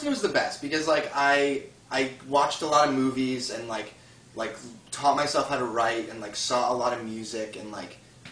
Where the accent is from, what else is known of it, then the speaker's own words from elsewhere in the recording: Croton-on-Hudson, New York, United States; It's a weird little county. It's very wealthy. It's beautiful. I grew up in Croton-on-Hudson, which is...